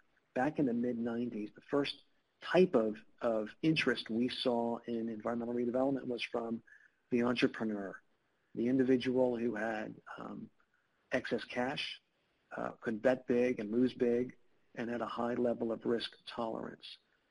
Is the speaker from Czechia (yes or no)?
no; Florida, United States; I'll put a shout out for my home state, the state of Florida